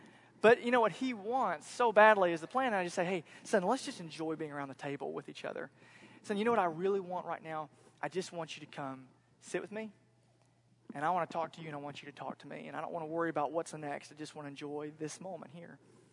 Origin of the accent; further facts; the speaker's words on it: Florida, United States; I grew up in Central Florida. I grew up an hour away from the beach.